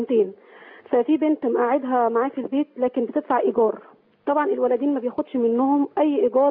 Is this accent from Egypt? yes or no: yes; Cairo, Cairo Governorate, Egypt; انا من فيصل. من القاهره. من القاهره.